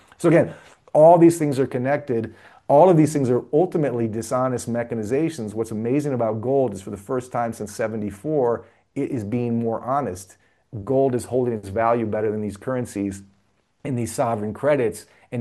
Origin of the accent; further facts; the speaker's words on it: Stevensville, Michigan, United States; Look, my hometown of Stevensville, Michigan, is also the hometown of David Stockman